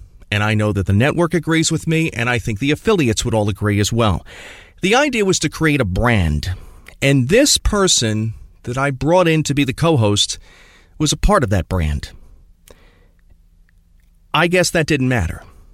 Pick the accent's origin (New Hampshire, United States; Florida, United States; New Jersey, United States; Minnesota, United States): New Jersey, United States; I'm from New Jersey, so this is not New York, not Philadelphia. I'm proud that it's a New Jersey sound